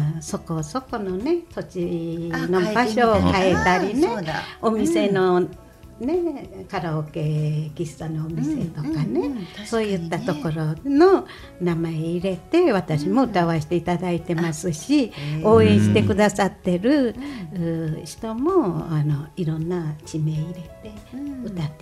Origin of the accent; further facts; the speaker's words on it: Takefu, Fukui, Japan; born there; 越前市元 の、はい、今館なんです。で生まれは竹府です。で竹府と今館合併して越前市、駅は竹府駅です。